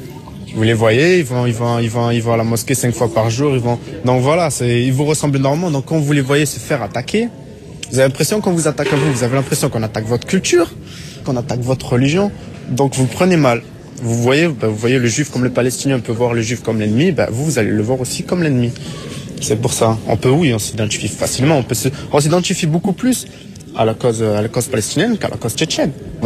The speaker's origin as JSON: {"language": "French", "country": "France", "said": "Je suis français, ouais, d'origine algérienne."}